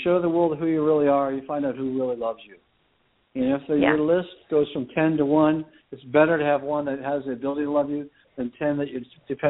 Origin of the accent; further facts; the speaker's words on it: Erie, Pennsylvania, United States; I grew up in Erie, Pennsylvania, a blue-collar town. I grew up to a blue-collar family who was abusive by nature.